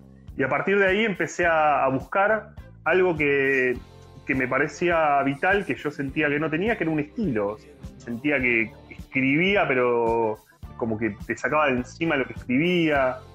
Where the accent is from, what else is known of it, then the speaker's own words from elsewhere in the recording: Caseros, Buenos Aires Province, Argentina; Crecí, nací en Caseros, pero muy cerquita de José Ingeniero, donde estaba la cancha, y mi viejo, que era del barrio de Almagro y que era hincha de Almagro, me llevaba cuando era chico.